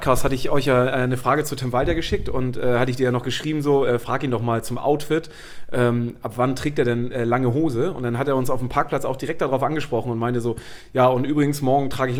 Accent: Schleswig-Holstein, Germany; Ich bin ja aufgewachsen oben im Norden

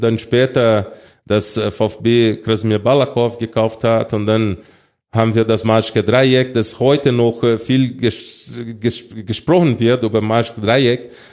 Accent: Brazil; now in Switzerland; jetzt bin ich ein Schweizer, ein Schweizer Brasilianer.

